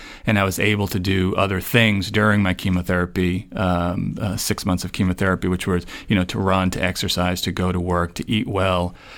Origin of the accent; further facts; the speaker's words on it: New Haven, Connecticut, United States; I was living in New Haven. I'm from New Haven